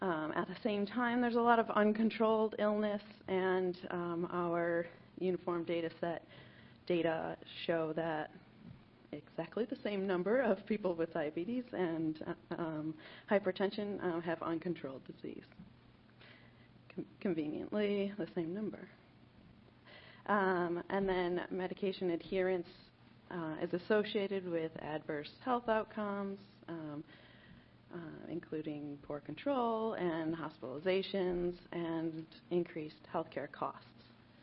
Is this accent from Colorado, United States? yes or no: yes; Colorado, United States; So, and I'm also from Colorado, so I feel compelled to say that if you want to stand up, walk around, stretch during this, feel free.